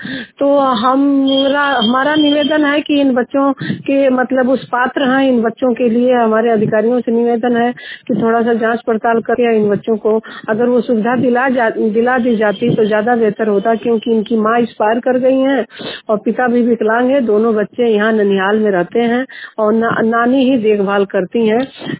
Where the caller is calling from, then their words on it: Bharatpur, Uttar Pradesh, India; ग्राम भरतपुर जनपद बस्ती से बोल रही हैं।